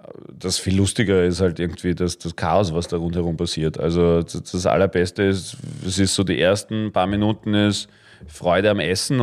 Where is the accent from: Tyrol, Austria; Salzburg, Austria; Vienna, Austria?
Vienna, Austria; Ja, als Wiener kann ich eh besser rodeln als Skifahren